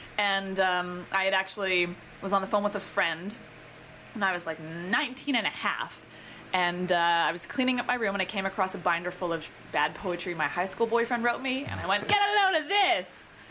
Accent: Calgary, Alberta, Canada; I grew up in Calgary

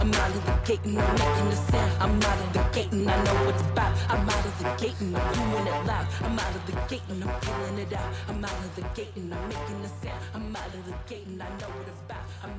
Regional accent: Edmonton, Alberta, Canada; I am Treaty 11 Gwich'in and Anuvi Alouette on my mother's side, and I was born and raised in Amaskwatiwaskayagan on Treaty 6 of the Cree, Métis, Nakota, Sioux, and Soto peoples.

